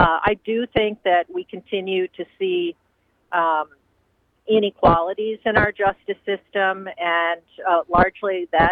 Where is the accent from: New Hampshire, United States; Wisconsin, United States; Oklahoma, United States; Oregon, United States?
Wisconsin, United States; Chippewa Falls; Yeah, you know, when I was a kid growing up in Chippewa Falls, I just never could have imagined that I would be fighting the richest man in the world to protect justice in Wisconsin.